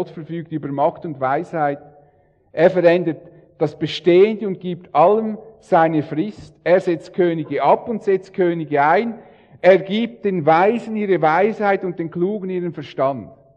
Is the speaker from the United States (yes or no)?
no; Switzerland; In Deutschland, also wo er studiert, braucht man ja dann als Schweizer immer eine Aufenthaltsbewilligung. Weil ich in Deutschland war, muss ich jedes Jahr auf dieses Büro